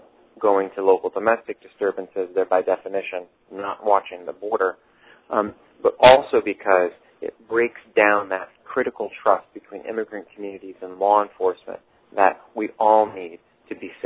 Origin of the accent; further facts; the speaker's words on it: Michigan, United States; my home state of Michigan